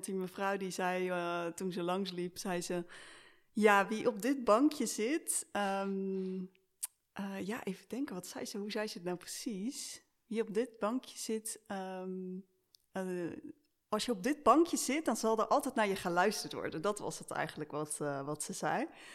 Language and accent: Dutch; Schiedam, South Holland, Netherlands; Ja, ik ben echt een Schiedammer. Ik kan niet anders zeggen.